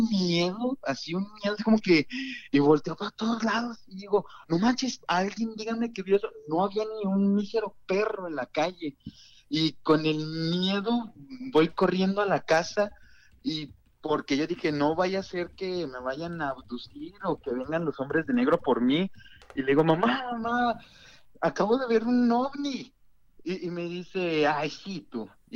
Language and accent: Spanish; Saltillo, Coahuila, Mexico; now in Monterrey, Mexico; Soy de Saltillo, estudiando en Monterrey